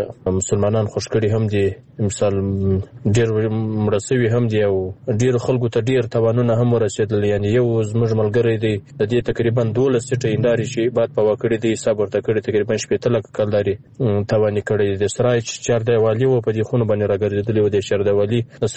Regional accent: Bakwa, Farah, Afghanistan; زه چې خپل د فراه ولایت یم، د بکوا ولسوالۍ.

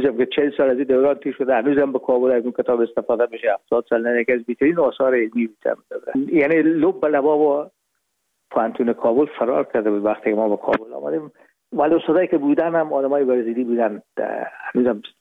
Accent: Herat, Afghanistan; moved away as an adult; now in Hamburg, Germany; از هرات از طریق زمینی داخل مرز ایران شدیم، از مرز ایران گذاشتیم و داخل پاکستان و از پاکستان دو قاچقی آمدیم با آلمان.

